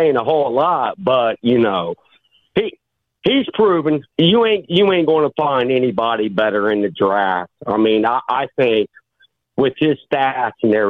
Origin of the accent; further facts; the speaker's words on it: Ohio, United States; Listen, man, I'm from Ohio.